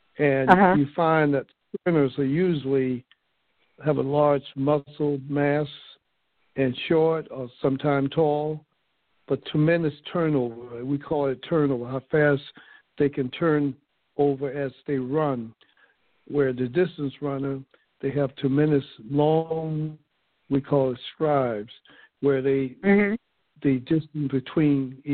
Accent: Georgia, United States; growing up in Georgia, working on the farm, getting up early in the morning and picking watermelons and so on

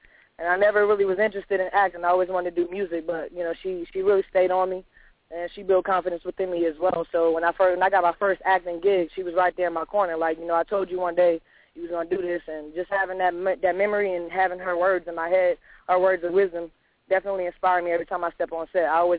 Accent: Brooklyn, New York, United States; I'm from Brooklyn

